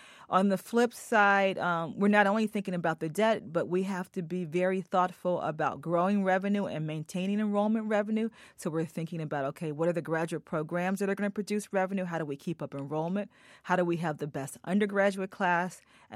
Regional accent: Philadelphia, Pennsylvania, United States; I grew up in Philadelphia, but spent most of my adult life in college towns

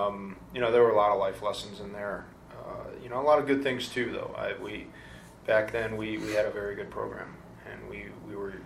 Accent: Midwest, United States; because I came from the Midwest. I mean, we played a lot of baseball

